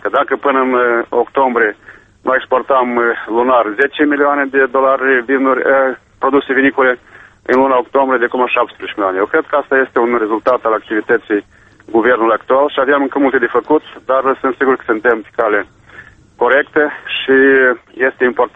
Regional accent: Moldova; să avem posibilitatea să câștigăm banii la noi acasă, în Republica Moldova

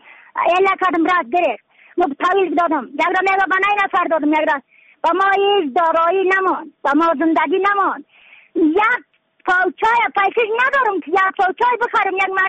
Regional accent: Badakhshan, Afghanistan; از بدخشان هستم، مرکز بدخشان ولسوالی اکل پایان قیره اوپینگ

